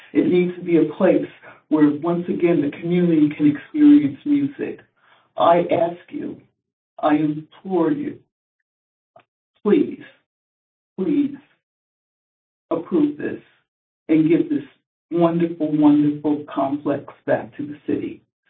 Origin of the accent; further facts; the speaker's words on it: Asbury Park, New Jersey, United States; I grew up here in Asbury Park. The Commission Hall has been a part of my life for my entire life.